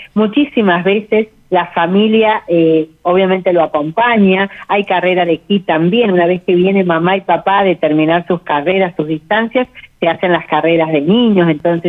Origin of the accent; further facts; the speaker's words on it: San Luis, Argentina; que tantas veces salimos los corredores de acá de San Luis a otras provincias, sí, a invitar a que vengan y conozcan nuestra provincia, nuestra ciudad